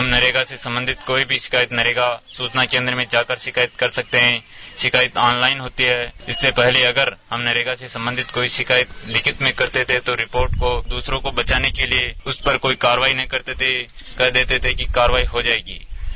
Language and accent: Hindi; Sona, India; गाँव सोना का निवासी हूँ।